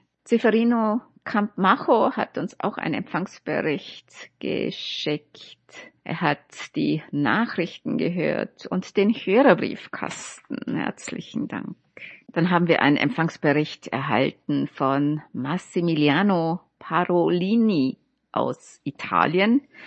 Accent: Baku, Azerbaijan; now in Berlin, Germany; Mein Interesse begann während meiner Zeit in meiner Heimatstadt Baku in Aserbaidschan und setzte sich nach meinem Umzug nach Berlin fort.

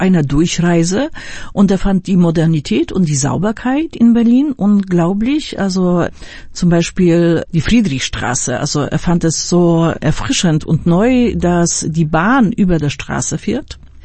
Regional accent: Poznań, Greater Poland, Poland; ich stamme aus Poznań

